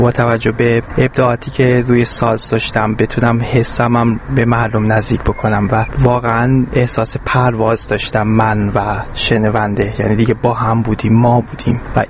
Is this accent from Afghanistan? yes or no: no; Iran; میتونستم به عنوان یه ایرانی خودم رو قانع بکنم